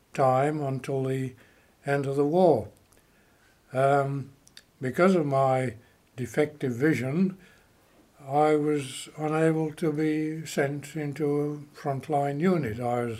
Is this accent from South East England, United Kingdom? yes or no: no; Walsall, West Midlands, United Kingdom; born there; I was born in Walsall, near Birmingham.